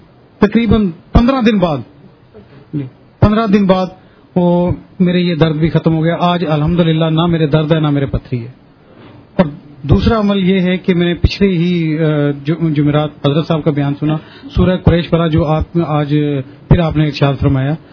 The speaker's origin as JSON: {"language": "Urdu", "town": "Dera Ghazi Khan", "region": "Punjab", "country": "Pakistan", "said": "میرا تعلق ڈیرہ غازی خان سے ہے."}